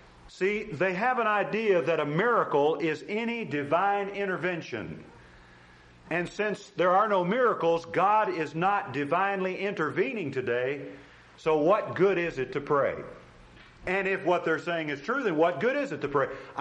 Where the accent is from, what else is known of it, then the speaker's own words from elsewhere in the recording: Gary, Indiana, United States; I come from Gary, Indiana, which is the Chicago area